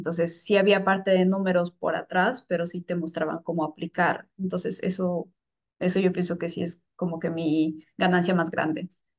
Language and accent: Spanish; Bolivia; moved away as an adult; now in Netherlands; Yo vengo de Bolivia. Me vine aquí a Países Bajos hace más o menos 2 años, 1 año y medio, y principalmente para hacer mi maestría.